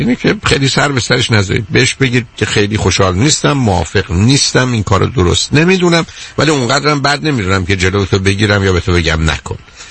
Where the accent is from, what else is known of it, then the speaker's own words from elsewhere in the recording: Iran; من شما ایرانی هستیم، من شما مثلا آلمانی یا فرانسوی که نیستیم عزیز.